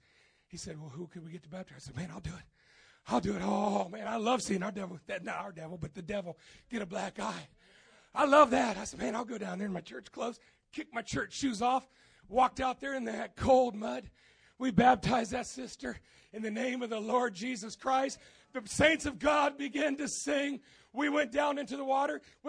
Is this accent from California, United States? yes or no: no; Lima, Ohio, United States; I like the testimony of Brother Bill Dow, who's actually from my hometown of Lima, Ohio.